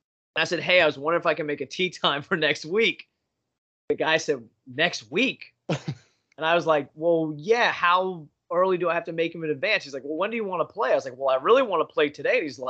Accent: New York, United States; So where I grew up on Long Island, they used to do like these county passes or township passes

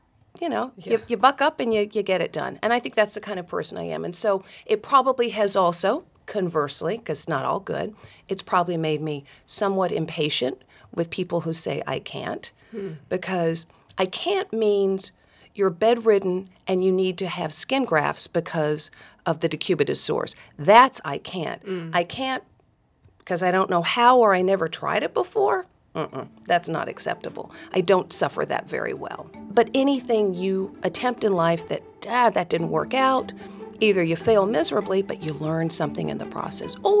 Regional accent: Dalton, Georgia, United States; I'm one of four daughters, grew up in Northwest Georgia. My hometown is Dalton, Georgia, carpet capital of the world.

